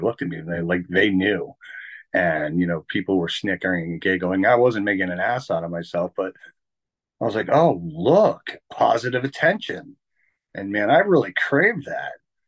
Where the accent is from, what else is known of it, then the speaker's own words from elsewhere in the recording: Easton, Pennsylvania, United States; I am from Easton, Pennsylvania, in the United States.